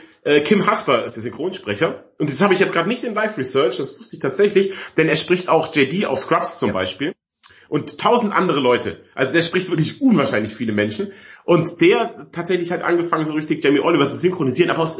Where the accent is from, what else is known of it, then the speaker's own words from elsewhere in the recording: Bavaria, Germany; wie man bei uns in Bayern sagt.